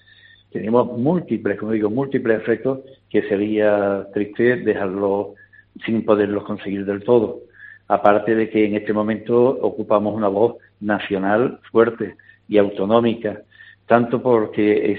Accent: Huelva, Andalusia, Spain; yo soy de Huelva, defiendo a Huelva a capa y espada

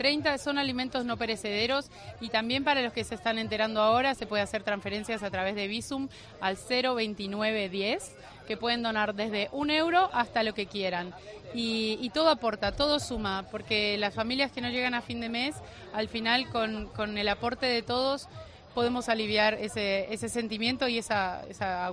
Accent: Argentina; moved away; Vengo de Argentina, me conozco el cuento de la inflación muy bien

